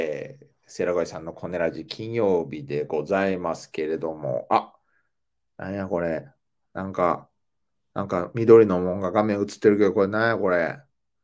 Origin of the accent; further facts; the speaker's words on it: Nara, Japan; 5月にですね、地元奈良で